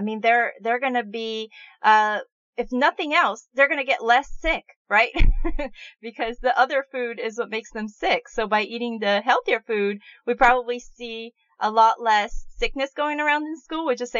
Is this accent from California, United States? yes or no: no; Florida, United States; I'm here from Florida, and I have kids in public elementary school